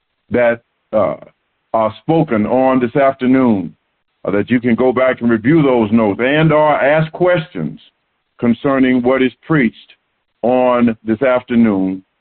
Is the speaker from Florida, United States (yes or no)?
yes; Florida, United States; I'm from Florida, and this weather, if you're living in the Houston, greater Houston area, cold weather to me